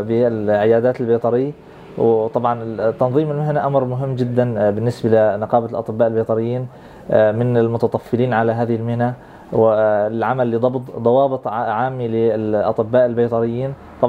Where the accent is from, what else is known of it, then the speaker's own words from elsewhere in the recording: Idlib, Idlib Governorate, Syria; طبعا أيضا بالنسبة للإنتاج عندنا في سوريا في إدلب